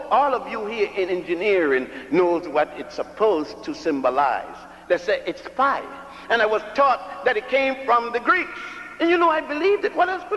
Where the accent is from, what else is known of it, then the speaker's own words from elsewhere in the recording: Puerto Rico; also born or lived in Ethiopia / Virgin Islands / Cuba / Brazil; I was born in Ethiopia, grew up in Puerto Rico and the Virgin Islands, and Cuba and Brazil.